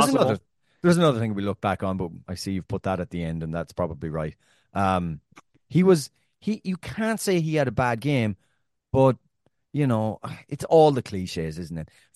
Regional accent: Ireland; So we're there and we're two Irish people in the bar.

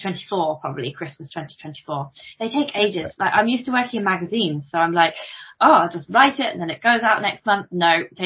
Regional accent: Coventry, West Midlands, United Kingdom; I'm from Coventry

